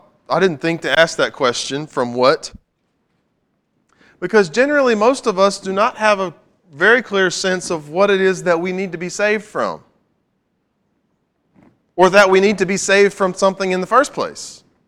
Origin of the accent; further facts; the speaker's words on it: the South, United States; maybe this is because I was raised in the South, where saved is part of the vocabulary that we all have.